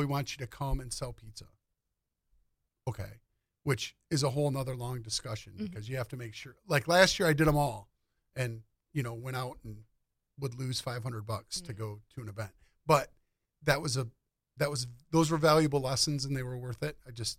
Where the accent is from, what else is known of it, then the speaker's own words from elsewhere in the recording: Orion, United States; we grew up in Orion in the 80s and 90s. So it wasn't nearly what it is now. And we were a mile out of town.